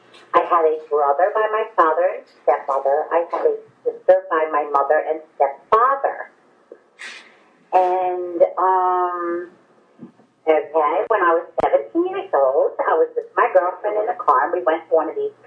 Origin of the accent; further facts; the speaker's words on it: Baltimore, Maryland, United States; I grew up in Baltimore, Maryland. I lived in the city when I was younger, and then I moved to the county when I was about 9 years old.